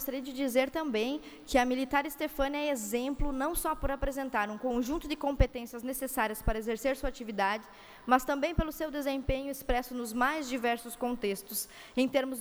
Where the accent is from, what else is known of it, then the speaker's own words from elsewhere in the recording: Itajaí, Santa Catarina, Brazil; pelo ato heróico praticado em Itajaí, meu município, minha cidade natal.